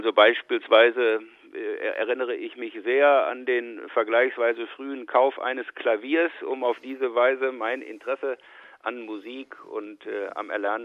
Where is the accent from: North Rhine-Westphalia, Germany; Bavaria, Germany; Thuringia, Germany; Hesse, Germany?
North Rhine-Westphalia, Germany; die wir vor einigen Jahren im Ruhrgebiet in meiner Heimat gestartet haben